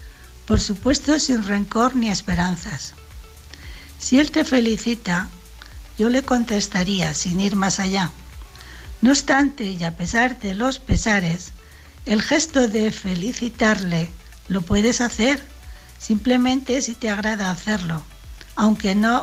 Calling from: Alicante, Valencian Community, Spain; Buenas noches … de Alicante.

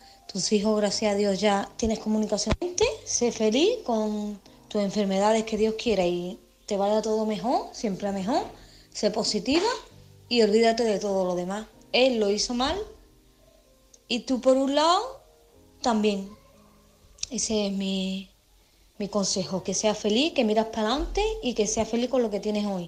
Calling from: Málaga, Andalusia, Spain; de Málaga.

